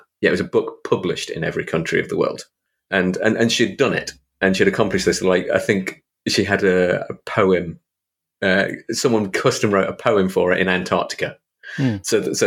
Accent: England, United Kingdom; So, you know, like I'm English, you're American

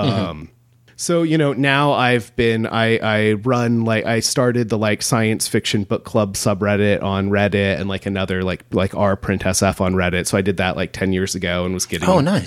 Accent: Homer, Alaska, United States; So like you, Seth, I grew up in Alaska. I grew up in a smaller town called Homer, like south of Anchorage.

